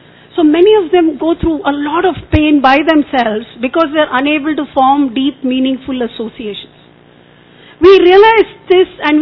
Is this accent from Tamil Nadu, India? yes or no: no; Bangalore, Karnataka, India; So I come from Karnataka, Bangalore.